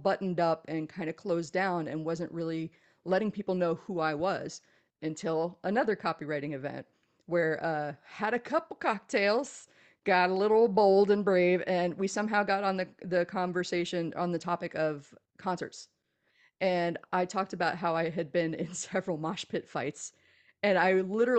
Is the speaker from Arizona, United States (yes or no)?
no; Texas, United States; both of us being from the South. I'm from Texas. She's from South Carolina.